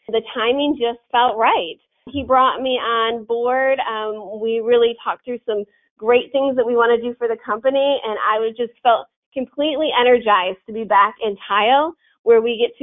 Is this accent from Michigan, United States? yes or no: yes; Michigan, United States; return to my home state of Michigan and be a little closer to my family.